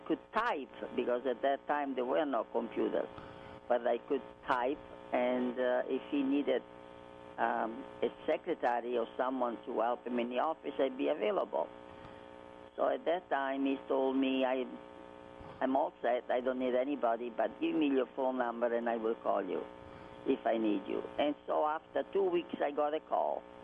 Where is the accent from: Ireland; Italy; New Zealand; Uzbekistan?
Italy; Rome, Lazio; moved away as an adult; now in United States; And I was born in Rome, Italy.